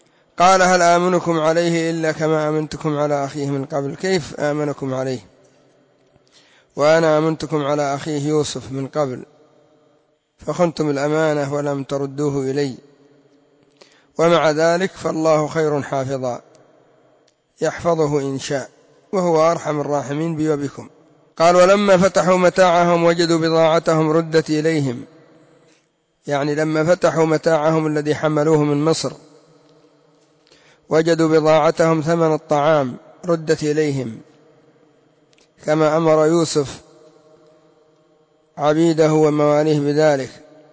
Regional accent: Yemen; ربما هذا القاز، ايش يسموه يا اخو عندنا في اليمن؟

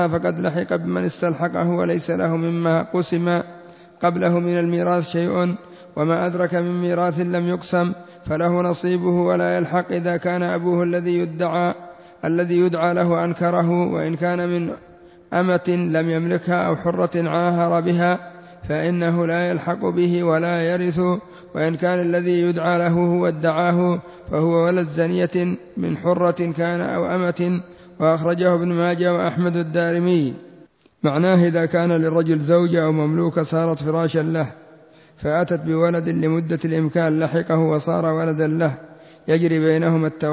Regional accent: Yemen; وإلا فإن كثيرا من الناس يقولون عندنا في اليمن فلان ينقط الدم

